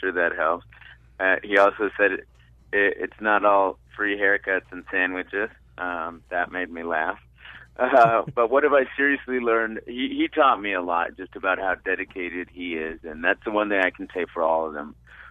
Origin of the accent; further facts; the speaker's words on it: Los Angeles, California, United States; I grew up in Los Angeles, so I'm, of course, a big Dodger fan and a huge Lakers fan.